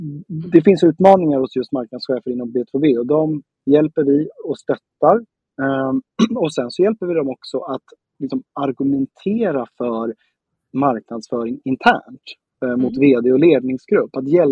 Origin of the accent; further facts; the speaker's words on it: Stockholm, Stockholm County, Sweden; Jag är original stockholmare från söder till en början, ja. Och så har jag bott på Söder tills jag började första klass och då flyttade jag till Gärdet ovanför Östermalm. Och sen har jag farit runt och bott lite överallt.